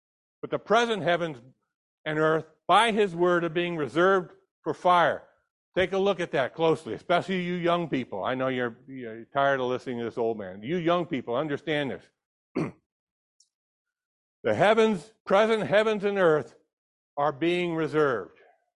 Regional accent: California, United States; I grew up in California. I remember the parades of conserve, and save the whales, and save the this, and save that.

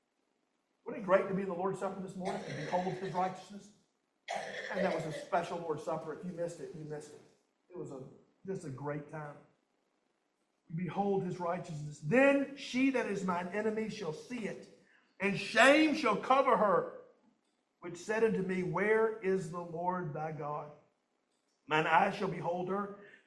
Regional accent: Deep South, United States; I grew up in the Deep South. There are like 600 church buildings per square inch.

